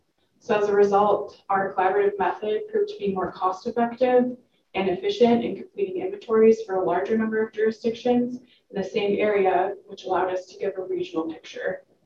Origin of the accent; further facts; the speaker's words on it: Munster, Indiana, United States; And then, as Kathy said, I'm actually from Munster, so very exciting to be speaking with you here today.